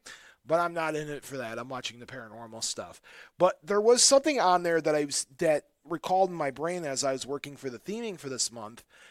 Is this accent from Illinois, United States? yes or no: yes; Chicago, Illinois, United States; oh, you know, I'm from Chicago, right?